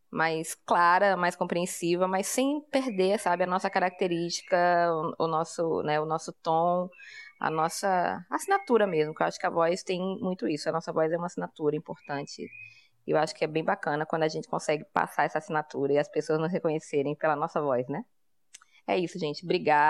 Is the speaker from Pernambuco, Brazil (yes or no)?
yes; Recife, Pernambuco, Brazil; sou de Recife, sou do podcast Somos Cíntia